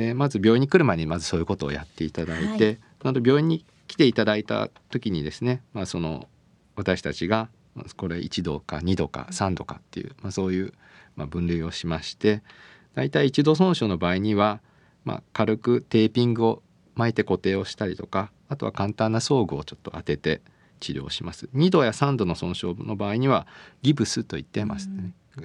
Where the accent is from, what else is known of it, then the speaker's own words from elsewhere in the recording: Hamamatsu, Shizuoka, Japan; 浜松なので、ええ、あの静岡来た時はちょっとグラスって何ですかって聞いちゃいましたけど